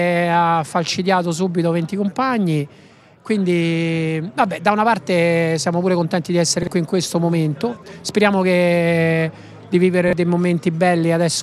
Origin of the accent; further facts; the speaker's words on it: Rome, Lazio, Italy; Sono di Roma.